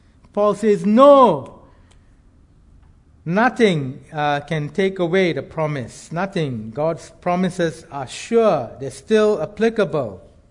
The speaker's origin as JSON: {"language": "English", "country": "Singapore", "tie": "born or raised there", "said": "when I was really young, growing up in Singapore at school, I think I was 6 or 7"}